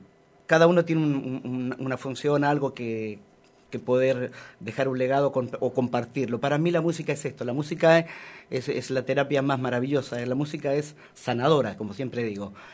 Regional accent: Santiago, Santiago Metropolitan Region, Chile; Tenía 12 años, 13 años en Santiago. Nací en Santiago y vivía cerca del Estadio Nacional.

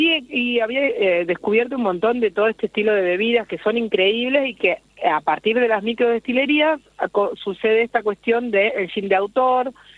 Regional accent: Rosario, Santa Fe, Argentina; born there; also born or lived in Spain; yo nací en Rosario, amo profundamente donde nací, mi casa, Santa Fe, el litoral de Argentina, o sea, es como vamos abriendo los anillos, ¿no? Amo muchísimo el lugar donde nací, tuve la oportunidad de viajar, de más joven, digamos, estuve viviendo en España

